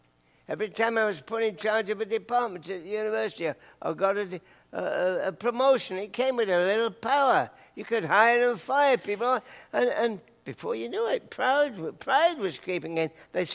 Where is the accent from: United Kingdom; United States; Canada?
United Kingdom; England; I thought, I'm an Englishman.